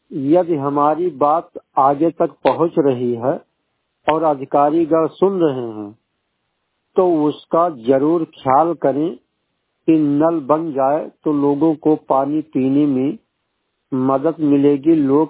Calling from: Magangaon, Uttar Pradesh, India; हम बात करते हैं ग्राम मगनगांव पोस्ट रामनगर सेमरा थाना नवाबगंज तहसील नानपारा और जनपद बहराइच।

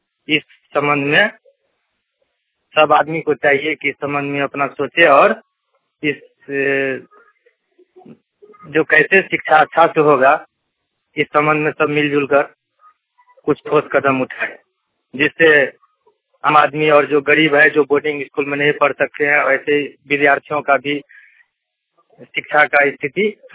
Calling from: Madhopur, Bihar, India; मैं बौरा गांव माधोपुर पंचायत से बोल रहा हूँ, लोकहात थाना के अंतर्गत पड़ता है।

